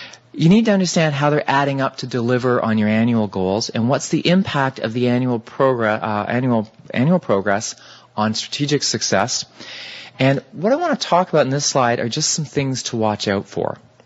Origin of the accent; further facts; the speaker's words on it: Canada; Being Canadian, we try not to brag, but in this case, we do.